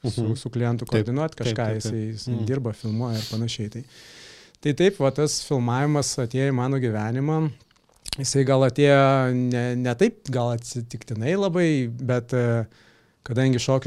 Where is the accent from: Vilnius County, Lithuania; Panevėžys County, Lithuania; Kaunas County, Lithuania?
Vilnius County, Lithuania; Vilnius; now in Klaipėda, Lithuania; aš šiaip esu vilnietis, Vilniuje gyvenau, paskui atsikrausčiau čia su mama į Klaipėdą.